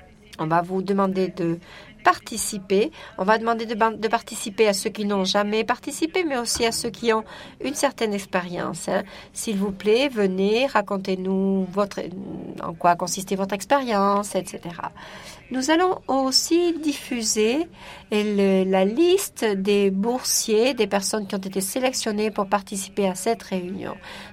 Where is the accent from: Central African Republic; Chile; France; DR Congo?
Chile; Où je viens du Chili.